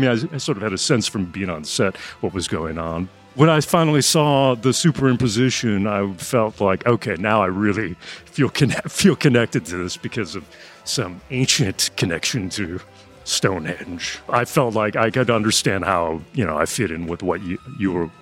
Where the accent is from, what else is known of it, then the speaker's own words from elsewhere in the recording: Chicago, Illinois, United States; I was born in Chicago, but grew up in the suburbs of Chicago.